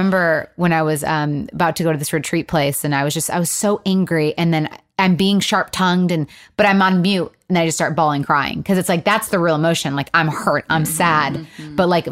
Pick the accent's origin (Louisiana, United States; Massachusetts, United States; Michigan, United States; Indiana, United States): Michigan, United States; Michigan.